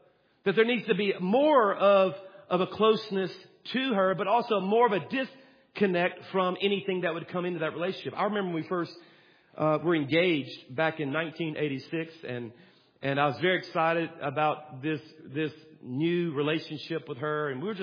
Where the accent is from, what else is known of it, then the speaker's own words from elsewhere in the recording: Louisiana, United States; I'm from Louisiana, so I just took it outside.